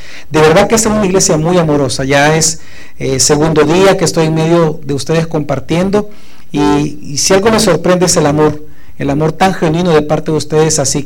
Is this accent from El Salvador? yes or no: yes; El Salvador; now in United States; no sé aquí en Estados Unidos, pero en mi país, en El Salvador, todavía se venden indulgencias.